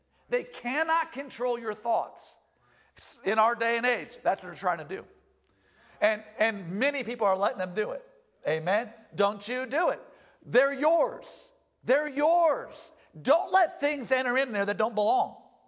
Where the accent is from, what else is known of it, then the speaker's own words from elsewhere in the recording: United States; This is how our country was formed. As an American, we start off with liberty.